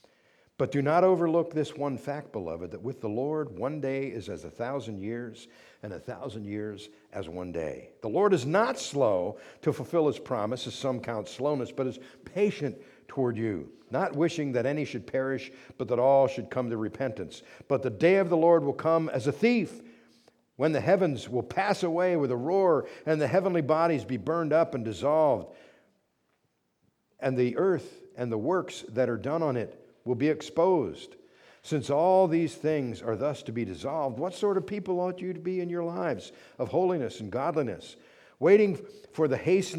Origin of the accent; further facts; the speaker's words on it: United States; If my first thing is to identify myself as an American, well, that's okay.